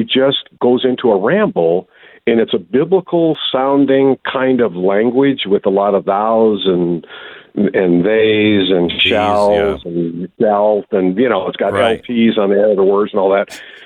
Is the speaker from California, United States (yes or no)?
no; Wisconsin, United States; I could tell from his accent, he was from Wisconsin. I'm from Wisconsin. His accent was stronger than mine.